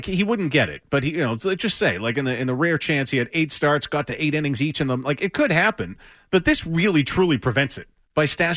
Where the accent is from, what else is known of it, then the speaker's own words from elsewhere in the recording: Melrose, Massachusetts, United States; Jack, in my hometown of Melrose.